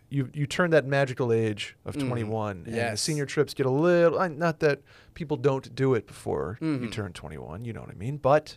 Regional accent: Northeast, United States; I'm from the Northeast, and Mexico was more of a spring break destination

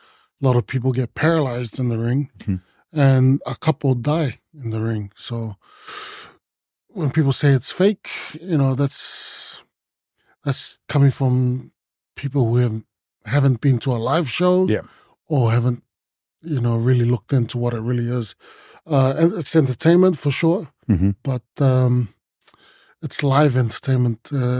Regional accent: Japan; I come from Japan and I bring the Japanese style.

